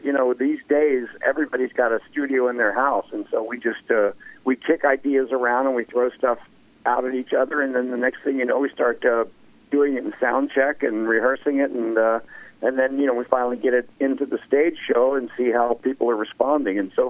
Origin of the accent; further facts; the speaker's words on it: Ohio, United States; also born or lived in Northern Kentucky; growing up in Southern Ohio and Northern Kentucky, we had a lot of country and blues and rock influences